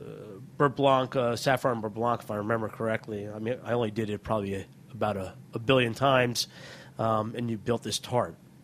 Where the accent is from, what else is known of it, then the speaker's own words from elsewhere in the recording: Hoboken, New Jersey, United States; Like, no, we're from Hoboken.